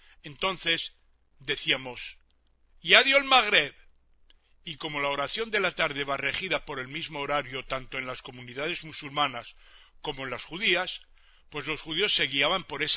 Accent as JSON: {"language": "Spanish", "town": "Tangier", "region": "Tanger-Tetouan-Al Hoceima", "country": "Morocco", "moved": "yes", "said": "Yo salí de Tánger en 1968. 25 años más tarde, volví por primera vez."}